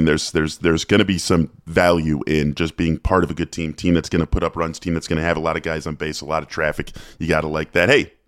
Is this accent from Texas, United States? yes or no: no; Chicago, Illinois, United States; And I'm from Chicago. I live in Chicago. I went to a Big Ten school.